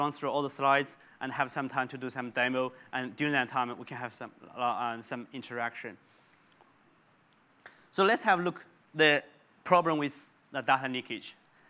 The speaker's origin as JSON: {"language": "English", "country": "Australia", "said": "Yeah, the other one, I guess, as Australian, we probably will know this WEC leakage."}